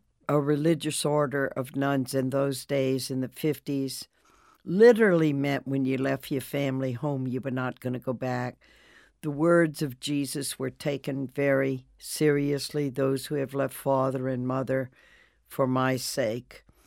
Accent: Louisiana, United States; Young Catholic child growing up in Louisiana, going to Catholic schools, pretty much being in the suburbs.

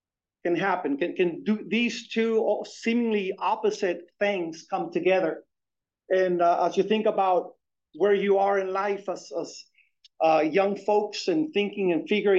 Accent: Mexico; And growing up in Mexico, there's a thought that if you are in ministry, that you're supposed to suffer.

